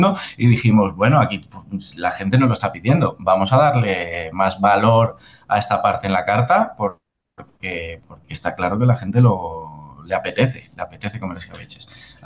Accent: Salamanca, Castile and León, Spain; Yo soy de Salamanca y mi abuela era de un pueblo, de la Ribera, de un pueblo que está a 100 kilómetros de Salamanca, que está un poco apartado, es Castilla Profunda.

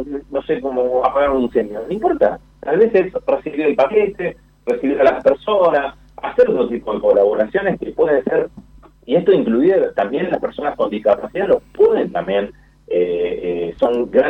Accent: Argentina; sigamos trabajando juntos como argentinos que nos reconocemos

